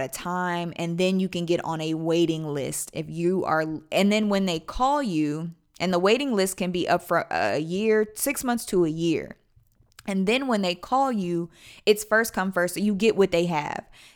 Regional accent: California, United States; because she is from the Bay, I'm from the Bay, so I always get the vibe, catch the vibe.

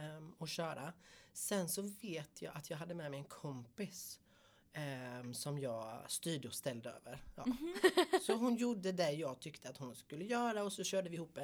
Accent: Aneby, Jönköping County, Sweden; Jag växte upp på Hallonstigen 10 här i Aneby.

